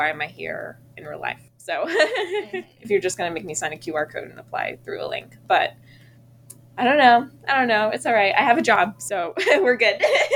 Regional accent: Greenville, North Carolina, United States; what I thought of at first was like kind of my hometown area, because it's Greenville, North Carolina, and Eastern North Carolina has a lot of like cotton and soybean farming.

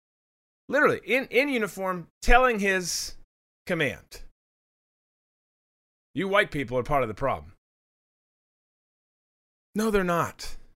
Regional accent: United States; I'm the biggest threat, not because I'm white, because I'm an American patriot, baby.

